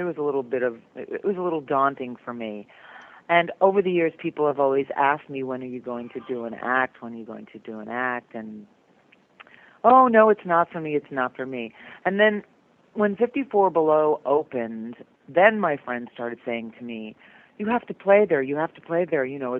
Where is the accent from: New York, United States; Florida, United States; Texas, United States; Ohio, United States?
New York, United States; Brooklyn; So I decided to call the show Made in Brooklyn, which is where I'm from. And I tell stories about growing up in Brooklyn, which is kind of colorful and fun.